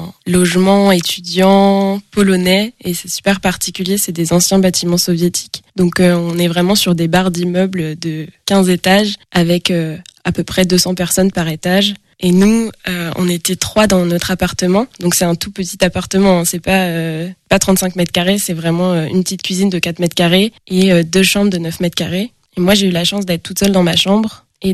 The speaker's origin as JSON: {"language": "French", "country": "France", "said": "Bah, en fait, je suis française"}